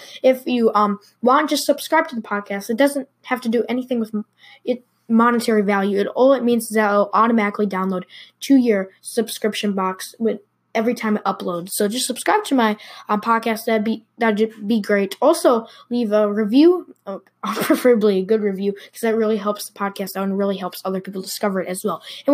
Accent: Minnesota, United States; in my home state of Minnesota

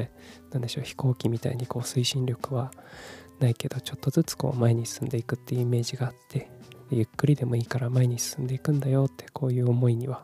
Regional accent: Kumamoto, Japan; moved away as an adult; also born or lived in Fukuoka / Tokyo; 18歳から福岡、30歳から東京で暮らし、退職を機に地元の熊本に帰ってきた36歳無職の僕がですね

